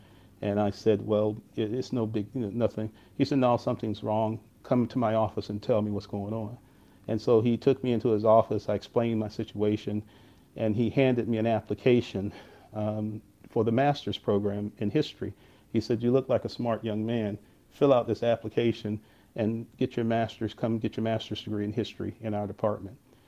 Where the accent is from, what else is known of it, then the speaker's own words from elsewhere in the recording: Indian Woods, North Carolina, United States; can I write about my hometown? And his remarks were that if you don't write about it, nobody else will. And so that's how I ended up writing my master's thesis on Indian Woods